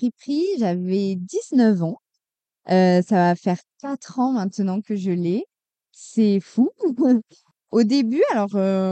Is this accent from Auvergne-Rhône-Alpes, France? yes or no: no; Nice, Provence-Alpes-Côte d'Azur, France; j'ai 22 ans, bientôt 23. Je suis une pure niçoise, une pure sudiste.